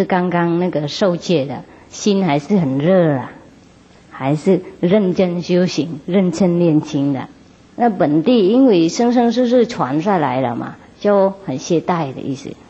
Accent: China; 任何的时代，我们中国人有诚心，有道心

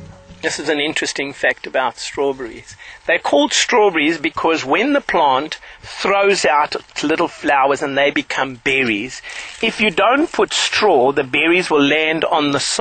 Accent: Plettenberg Bay, Western Cape, South Africa; I'm from the Western Cape, Plettenberg Bay, a place called Witterdrift. We've been here for 2 years

